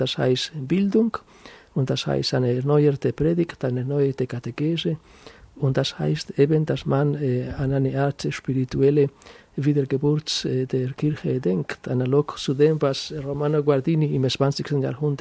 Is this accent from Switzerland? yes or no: no; Spain; Ich bin in Spanien aufgewachsen